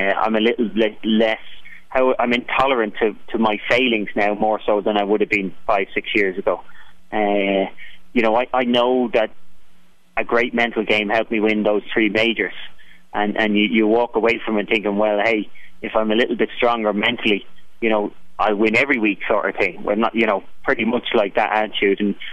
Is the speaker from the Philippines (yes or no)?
no; Ireland; growing up in Ireland